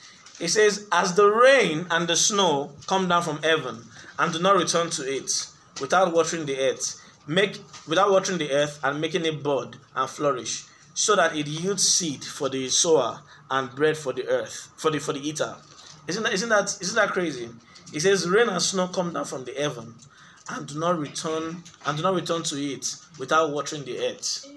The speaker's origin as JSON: {"language": "English", "country": "Nigeria", "said": "As a Nigerian, that's it."}